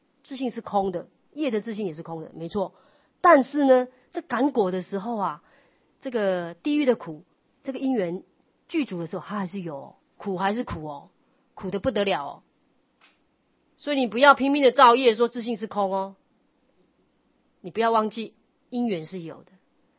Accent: Taiwan; born there; 你说我生在这个台湾，就大乘佛法流传的地方

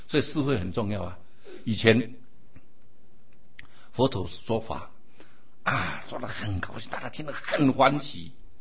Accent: China; 因为我们中国人情执很重

